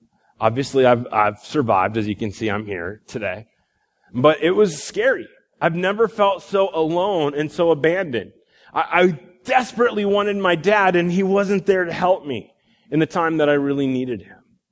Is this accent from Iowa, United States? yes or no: yes; Iowa, United States; I grew up in Iowa, and my folks lived on a small acreage.